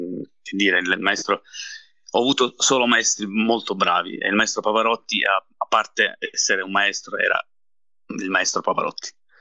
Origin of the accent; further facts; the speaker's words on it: Sicily, Italy; Forse essendo siciliano sento questo, mi sento veramente a casa.